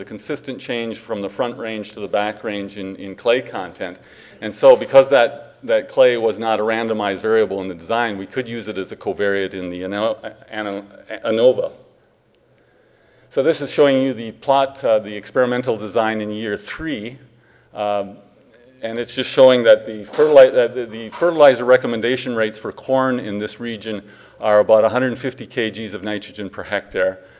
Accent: Ottawa, Ontario, Canada; I'm from Ottawa, Ontario

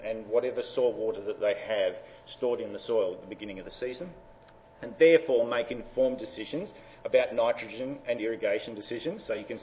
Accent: Australia; I am from Australia, and talking about the Australian experience

